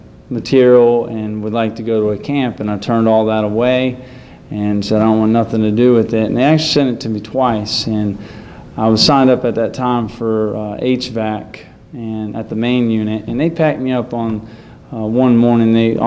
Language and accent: English; Titusville, Florida, United States; So I've been raised in a background of no religion. I'm originally from Titusville, Florida.